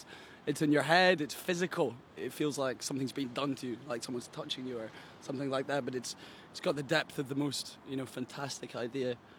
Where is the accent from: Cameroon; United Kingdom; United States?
United Kingdom; Scotland; We're from Scotland. We're not used to this kind of tropical heat.